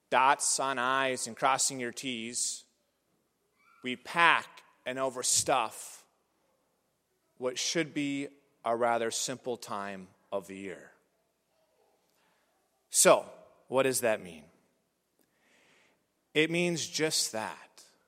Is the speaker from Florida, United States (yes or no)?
no; North Dakota, United States; It's because we're from North Dakota, and we work hard to get things done.